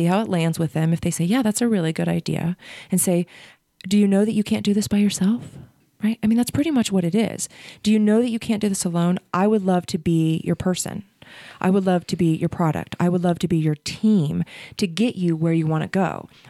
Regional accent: Ohio, United States; I'll say I'm from Ohio and my biological father's from New York City. So I have a lot of New York energy.

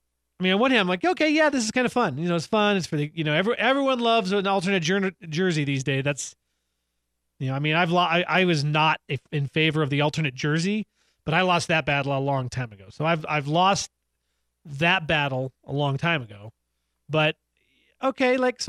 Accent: Boulder, Colorado, United States; I was born in Boulder. My dad was born in Boulder. I mean, CU players came to my elementary school.

